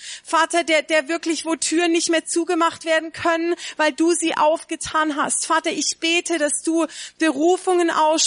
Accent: Karlsruhe, Baden-Württemberg, Germany; now in Augsburg, Germany; Ich komme eigentlich aus Karlsruhe, also ist gar nicht so weit von hier. Schöne Baden-Württemberg. Ich bin wieder so ein bisschen in der Heimat.

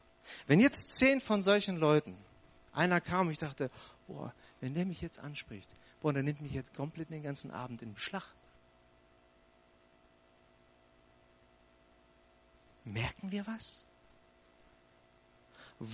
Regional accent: Hanover, Lower Saxony, Germany; Ich komme ja nicht aus Stuttgart. Ich habe ja keine Ahnung. Aber ich habe gemerkt, wupp, also hier sieht es nicht aus wie in Albershausen. Ja, ich meine, ich komme aus Hannover

